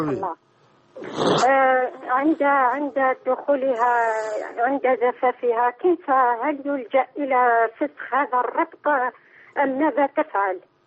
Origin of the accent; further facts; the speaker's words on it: Algeria; نحن عندنا في الجزائر جدات عندما تصل البنت 6 سنوات